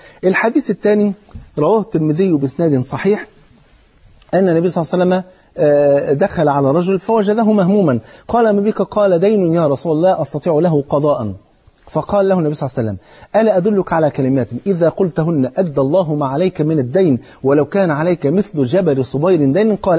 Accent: Egypt

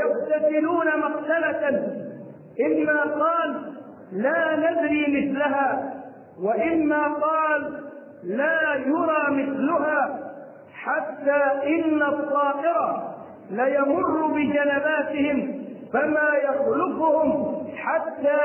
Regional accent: Egypt; وذكرنا أنها وقعت عندنا في مصر كما وقعت في الكوفة قديما.

